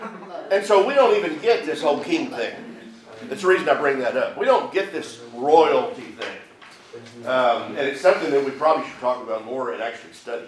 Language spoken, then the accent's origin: English; United States; I'm an American, dadgummit.